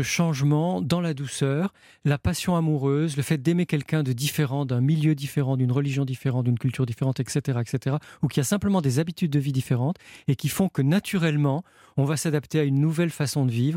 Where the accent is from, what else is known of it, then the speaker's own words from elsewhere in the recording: Nice, Provence-Alpes-Côte d'Azur, France; Moi aussi, j'ai grandi à Nice, j'habite à côté de Chartres, c'est pas le même climat